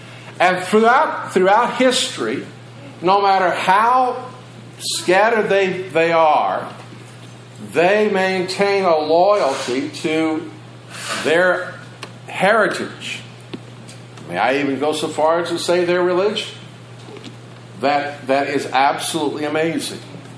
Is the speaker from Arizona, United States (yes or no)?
yes; Arizona, United States; also born or lived in Indiana; More specifically, I'm an Arizonan. I lived in exile in Indiana for 25 years. Praise God, I'm back where I belong in Arizona.